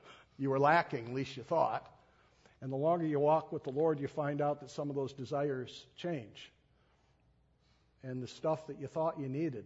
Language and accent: English; New York City, New York, United States; And I can cover a mile faster than anybody else because I'm a New Yorker.